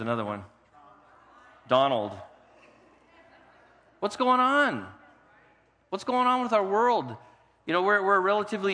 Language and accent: English; Carmichael, California, United States; Here in Carmichael, I grew up in Carmichael, and Carmichael is changing